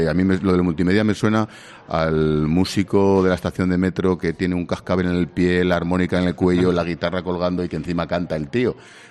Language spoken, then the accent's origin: Spanish; Madrid, Community of Madrid, Spain; los que somos madrileños, nuestros padres, y no te digo nuestros abuelos, ninguno fueron de Madrid.